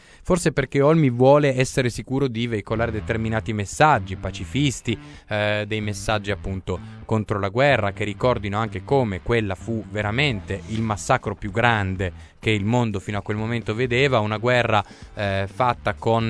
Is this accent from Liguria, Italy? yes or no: no; Gorizia, Friuli-Venezia Giulia, Italy; born there; la mia città natale diventa protagonista di una canzone che fa così